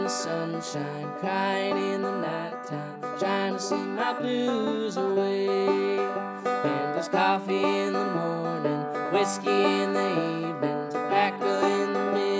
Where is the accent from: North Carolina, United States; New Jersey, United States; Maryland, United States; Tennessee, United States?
New Jersey, United States; I'm originally from New Jersey, and I didn't really meet any bluegrass musicians till I got to college.